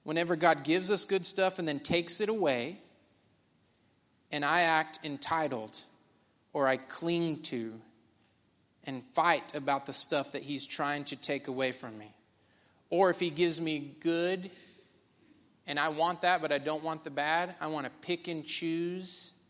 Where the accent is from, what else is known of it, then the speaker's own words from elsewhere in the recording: United States; born there; because I was born in America and that's the normal thing?